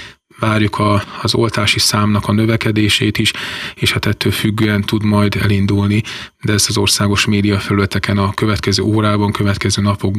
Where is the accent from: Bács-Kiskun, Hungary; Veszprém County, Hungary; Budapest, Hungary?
Bács-Kiskun, Hungary; Kiskunhalas; ha van rá lehetőségünk, kiskunhalasiként